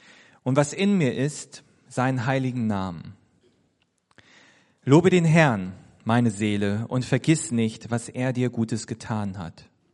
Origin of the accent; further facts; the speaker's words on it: Bremen, Germany; Kleiner Fun Fact: Joachim Neander kommt aus Bremen, wo ich herkomme.